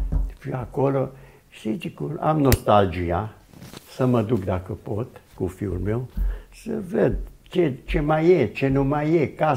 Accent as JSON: {"language": "Romanian", "country": "Romania", "tie": "born there", "moved": "yes", "said": "Așa, am născut în România, acolo am spus. Am venit înapoi în România"}